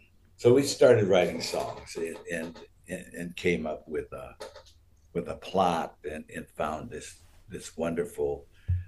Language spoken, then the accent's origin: English; Ohio, United States; I'm from Ohio originally